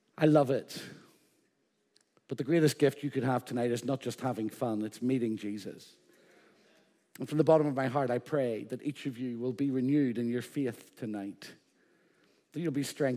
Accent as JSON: {"language": "English", "region": "Northern Ireland", "country": "United Kingdom", "said": "I'm an Ulsterman. I'm an Irishman. I'm a British man. And I'm a European."}